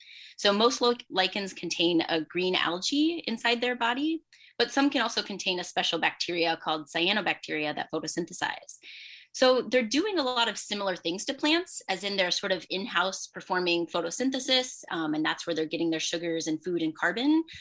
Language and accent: English; Iowa, United States; So I grew up in Iowa, so not too far from Wisconsin here.